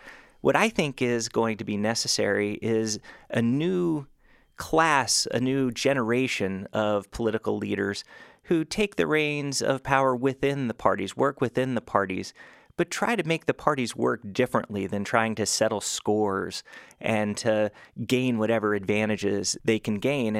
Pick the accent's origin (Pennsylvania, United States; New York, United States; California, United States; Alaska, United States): Pennsylvania, United States; You know, I'm from Pennsylvania